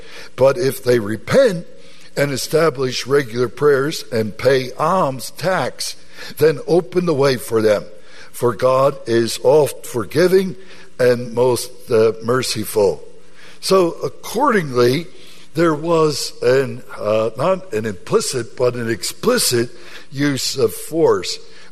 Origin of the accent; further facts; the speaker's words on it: United States; There's no way in which I can say, I'm an American, but I'm not part of what's happening in America today.